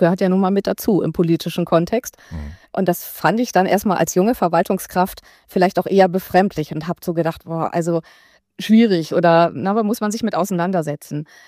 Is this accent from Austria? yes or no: no; Delmenhorst, Lower Saxony, Germany; Und Delmenhorst ist meine Heimatstadt. Ich bin hier geboren, ich habe hier Abitur gemacht, ich habe hier meinen Mann kennengelernt und ihn auch geheiratet. Er ist im Übrigen auch ein waschechter Delmenhorster.